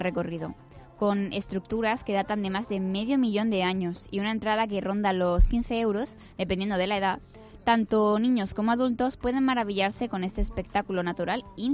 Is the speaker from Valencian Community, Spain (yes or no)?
no; Andalusia, Spain; Y yo, como buena andaluza que soy, no podía ser menos.